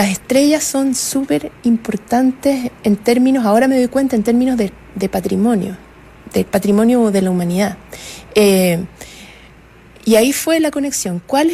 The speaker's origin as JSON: {"language": "Spanish", "town": "Salvador", "region": "Atacama", "country": "Chile", "tie": "born or raised there", "said": "yo crecí en el desierto de Atacama. Yo soy de Salvador, que es un mineral ahí que está..."}